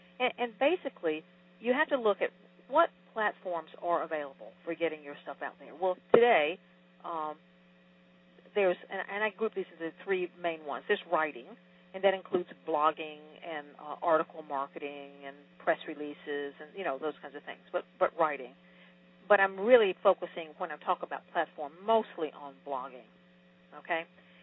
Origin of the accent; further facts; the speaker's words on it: the South, United States; accent: Southern; I could disguise my Southerness, I guess. I don't think I can get rid of my accent, though.